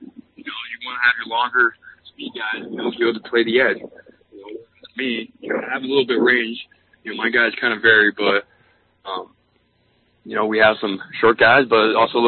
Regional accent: San Diego, California, United States; You know, I grew up in North County, San Diego, which is a little bit more chiller than, I guess, downtown or even Los Angeles is.

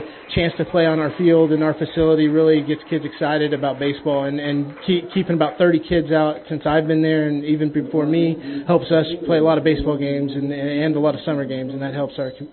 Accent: Silver Lake, United States; growing up in Silver Lake has a long history of baseball.

